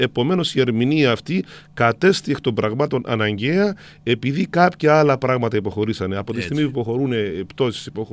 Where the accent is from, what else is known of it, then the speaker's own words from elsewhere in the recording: Cyprus; Έχει μείνει στην πατρίδα μου σήμερα το τελικό νι, και μάλιστα πολλοί που θέλουν να μιμηθούν τους Κυπρίους το τοποθετούν αδιακρίτως.